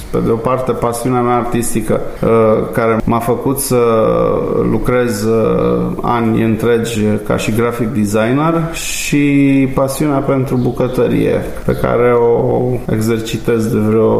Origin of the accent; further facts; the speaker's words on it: Transylvania, Romania; Cartea se cheamă 100 de rețete din copilăria mea în Transilvania